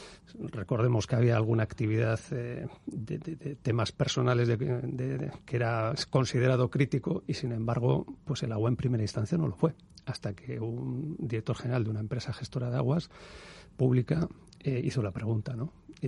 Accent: Bilbao, Basque Country, Spain; yo soy de Bilbao

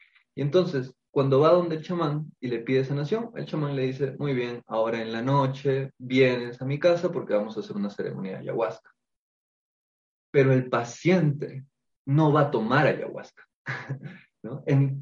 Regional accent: Peru; Yo soy peruano y he tenido la gran oportunidad de vivir muy, muy de cerca con la comunidad nativa Shipibo

